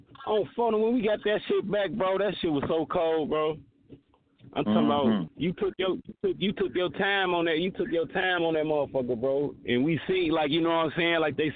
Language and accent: English; Chicago, Illinois, United States; also born or lived in Minneapolis; I'm an artist from Chicago, Joe, but, you know, I'm in Minneapolis, too, with it. But, you know, I'm really from Chicago. I'll be back and forth with it